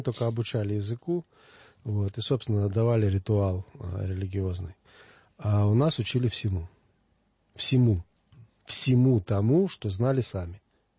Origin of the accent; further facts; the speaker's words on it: Korabelivka, Vinnytsia Oblast, Ukraine; Я в детстве, все детство мое прошло в Виннице, в Теплицком районе, это Гайсен, там село есть Корабеловка. Я все детство провел там.